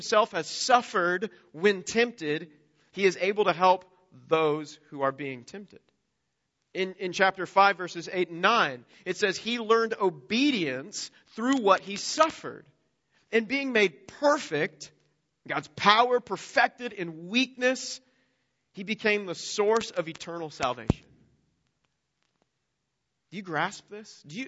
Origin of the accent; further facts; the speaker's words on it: United States; born there; I was born in America.